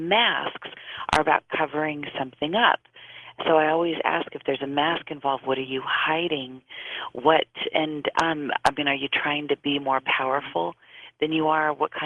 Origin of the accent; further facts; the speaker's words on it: California, United States; I'm from Southern California, so I'm really connected to the Mexican culture that really honors death